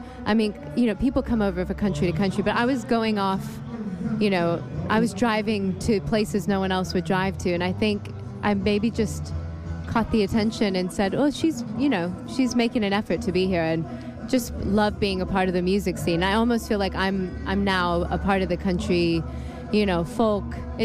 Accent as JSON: {"language": "English", "region": "Iowa", "country": "United States", "lives_now": "United Kingdom", "said": "And it reminds me of actually where I grew up. So I'm originally from Iowa."}